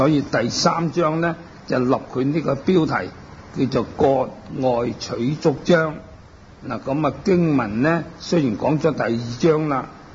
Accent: China; 因为呢啲在我哋中国人嚟讲咧，就系唔通嘅

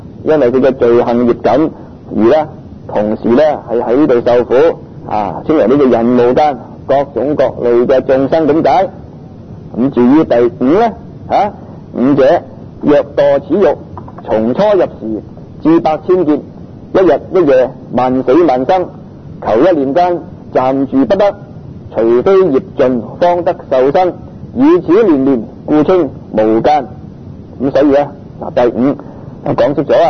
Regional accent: Guangdong, China; 咁所以我哋廣東人呢，照中國歷史嚟講，係屬於南蠻嘅

